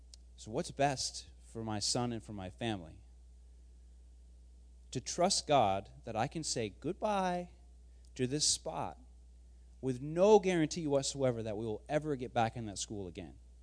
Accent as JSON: {"language": "English", "region": "Michigan", "country": "United States", "tie": "born or raised there", "said": "I grew up in Michigan. Public schools were fine."}